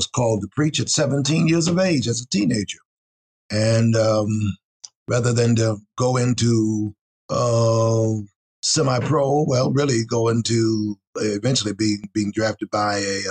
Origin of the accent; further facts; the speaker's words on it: Cincinnati, Ohio, United States; also born or lived in Knoxville, United States; grew up in Cincinnati, Ohio, though born in Knoxville, Tennessee. I was saved at 7 at the Rose Chapel Baptist Church in Cincinnati